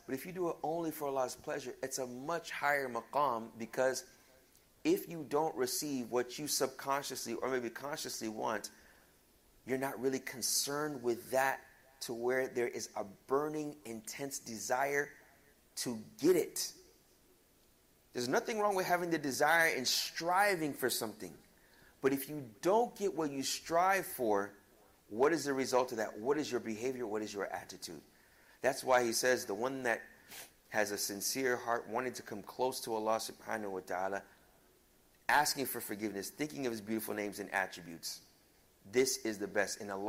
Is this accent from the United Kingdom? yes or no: no; Arlington, Texas, United States; born there; My parents came to this country. I was born in Arlington, Texas. My parents came from Ghana, then went to Chicago